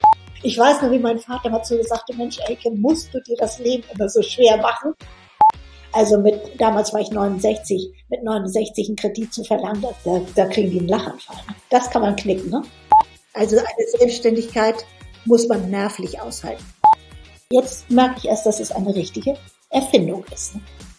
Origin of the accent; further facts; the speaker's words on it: Hamburg, Germany; Ja, ich komme aus Hamburg hier und sitze in meinem Gemeinschaftsbüro